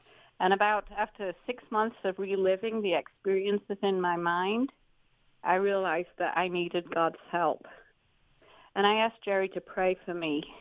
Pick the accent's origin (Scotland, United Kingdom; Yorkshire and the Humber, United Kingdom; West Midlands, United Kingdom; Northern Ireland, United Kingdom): Yorkshire and the Humber, United Kingdom; moved away as an adult; now in United States; So I grew up in Yorkshire, England, and I was christened as a baby, but not having been raised with a faith